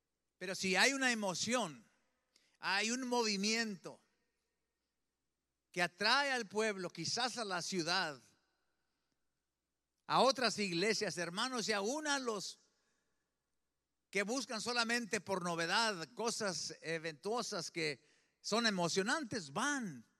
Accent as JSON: {"language": "Spanish", "country": "Mexico", "said": "Sí se dice, ¿verdad que sí, hermano? Nosotros somos latinos mexicanos. Aquí se habla así."}